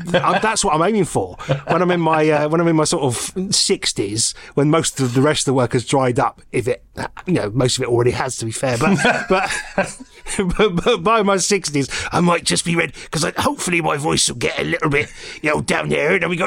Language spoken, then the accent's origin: English; Northern England, United Kingdom; accent: Northern; Northern, just generic Northern.